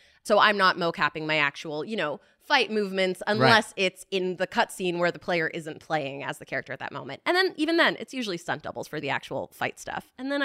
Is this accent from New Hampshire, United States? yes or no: no; Florida, United States; also born or lived in New York; So I'm from Florida originally. I lived in New York for a bit, though. And then came out here eventually.